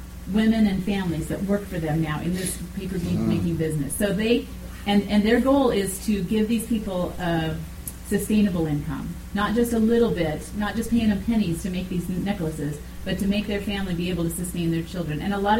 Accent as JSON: {"language": "English", "region": "Colorado", "country": "United States", "tie": "born or raised there", "lives_now": "Uganda", "said": "you see a lot of different creatures that I didn't see growing up in Colorado in Uganda."}